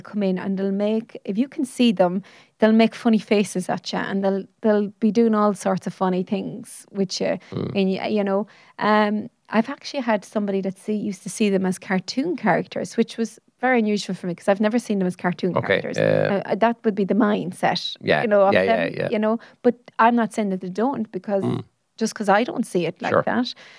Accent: Ireland; And as we do as Irish people, we don't put things in right.

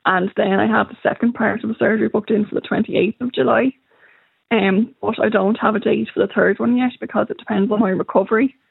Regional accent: Arklow, Leinster, Ireland; My hometown, Arklow, has been tremendous. But the surrounding areas like Wicklow Town, Rathnew, we've had Gorey, they've all completely gotten behind me

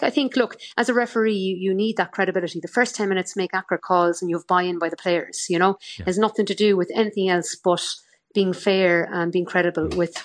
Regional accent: Ireland; as an Irish person

